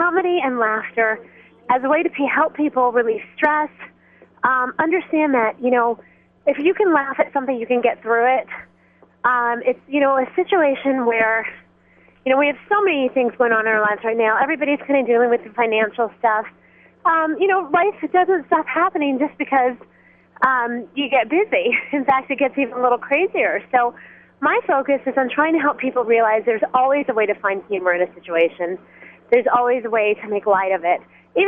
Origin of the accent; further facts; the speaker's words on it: Texas, United States; I'm originally from Texas, and I started my comedy career in New York City.